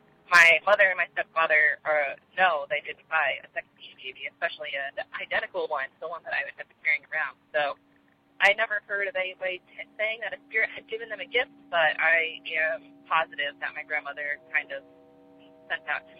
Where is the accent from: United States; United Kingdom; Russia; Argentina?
United States; Connecticut; now in Beverly, United States; Hi, this is … from Beverly, Massachusetts. I'm originally from Connecticut